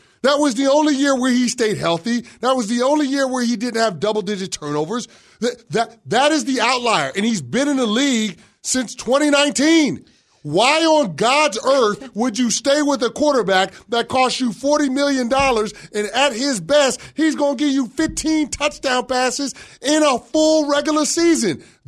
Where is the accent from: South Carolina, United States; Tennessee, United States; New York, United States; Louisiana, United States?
New York, United States; counter to being a New Yorker to root for the Dallas Cowboys